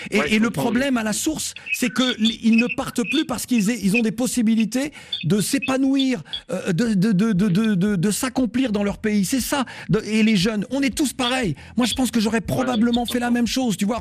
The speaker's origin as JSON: {"language": "French", "region": "Guadeloupe", "country": "France", "said": "je suis, donc tu sais, afro-caribéen de la Guadeloupe, je suis français."}